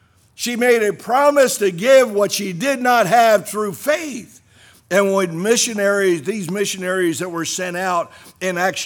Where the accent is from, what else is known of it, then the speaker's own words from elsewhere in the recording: New Jersey, United States; I'm from New Jersey. We don't talk to people.